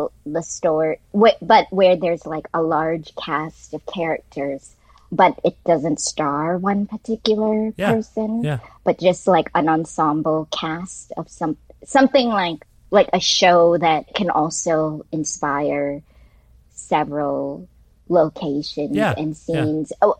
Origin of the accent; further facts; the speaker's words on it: Canada; these stories are Canadian because I'm Canadian.